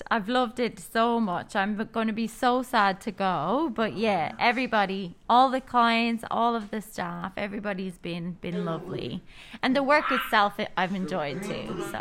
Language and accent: English; Dublin, Leinster, Ireland; it's kind of mixed because I'm from Dublin